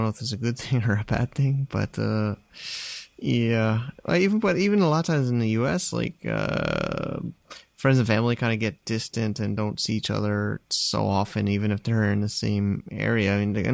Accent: Connecticut, United States; So, yeah, like I was born and raised in Northeast in Connecticut, you know, but my parents retired to Florida.

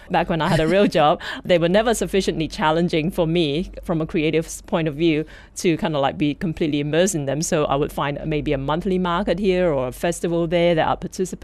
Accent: Malaysia; a lot of my basic skills were picked up just by spending a lot of time in the kitchen with my stepmom growing up in Malaysia.

